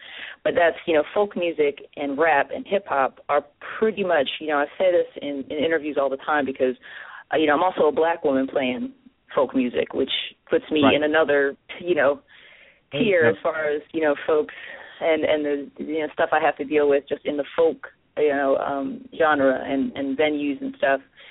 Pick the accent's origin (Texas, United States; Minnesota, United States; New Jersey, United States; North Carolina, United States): New Jersey, United States; And I grew up in New Jersey, like I said.